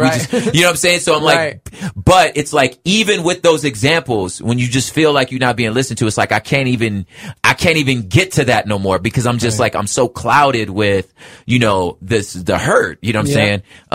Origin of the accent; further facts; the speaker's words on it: Toronto, Ontario, Canada; but I'm from Toronto and Toronto put me on.